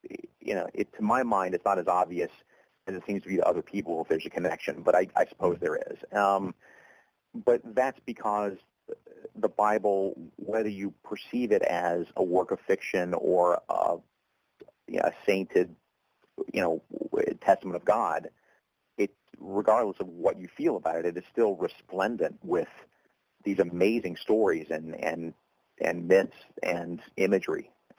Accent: Deep South, United States; while I grew up in the Deep South with years and years of tent revivals in my history and all that stuff, I didn't grow up to be a very spiritual man.

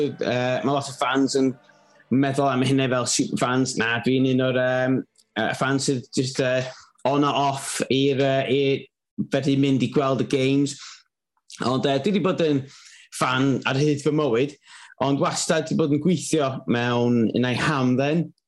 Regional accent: Corwen, Wales, United Kingdom; Dwi'n dod o Gorwen yn ymreiddiol.

